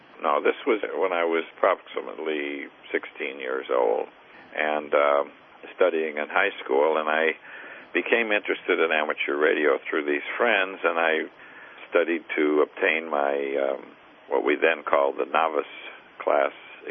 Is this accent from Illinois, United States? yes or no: yes; Chicago, Illinois, United States; I was born in 1936 in Chicago, Illinois, and I guess the important part is that I became interested in amateur radio while I was in high school and as a young teenager in Chicago